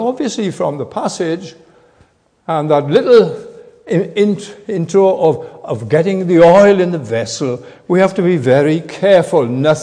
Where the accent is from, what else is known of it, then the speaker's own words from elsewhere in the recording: Neath, Wales, United Kingdom; I think I'm there shortly, preaching in Neath, my hometown.